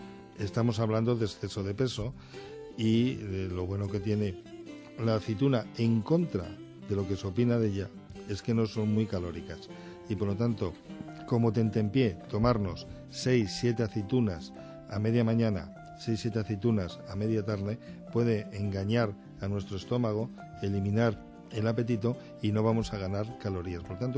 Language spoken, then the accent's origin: Spanish; Madrid, Community of Madrid, Spain; Soy también de Adalo de Bilbao, o sea, yo soy de Madrid.